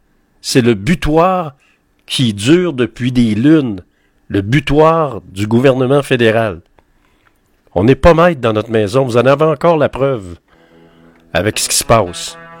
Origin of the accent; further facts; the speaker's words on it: Quebec, Canada; jusqu'à quel point on puisse être maître chez nous au Québec. On n'est pas maître dans notre maison.